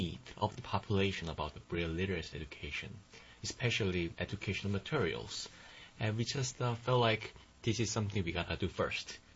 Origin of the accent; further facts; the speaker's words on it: South Korea; I'm from Republic of Korea, and I am also a master's student of computer science at Georgia Tech.